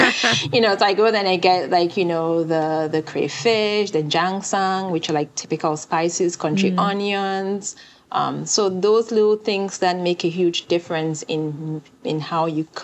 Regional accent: Cameroon; also born or lived in Kenya; now in United States; I was born and raised in Cameroon, but then I went to boarding school in Kenya for like 3 years before coming to the US

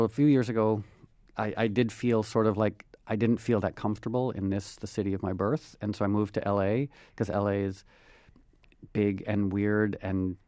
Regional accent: New York City, New York, United States; born there; now in Los Angeles, United States; I was born in Manhattan on 148th Street.

